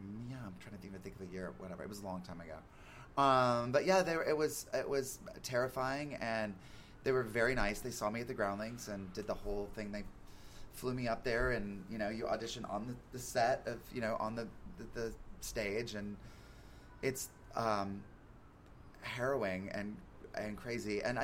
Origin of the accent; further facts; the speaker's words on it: the Carolinas, United States; now in Los Angeles, United States; Well, I mean, I grew up in the Carolinas and a bunch, and then here.